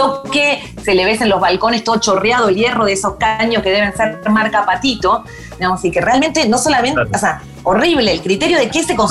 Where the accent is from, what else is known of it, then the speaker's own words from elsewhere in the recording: Buenos Aires, Argentina; como porteña contribuyente desde que nací en esta puta ciudad.